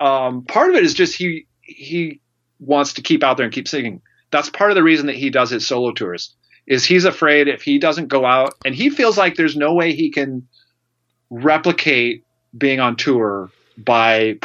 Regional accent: Alaska, United States; I hop into the – and thankfully, growing up in Alaska, tons of oil money.

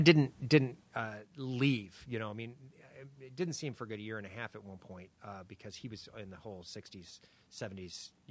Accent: Los Angeles, California, United States; born there; Northeast LA. It's the same as East LA, but colder.

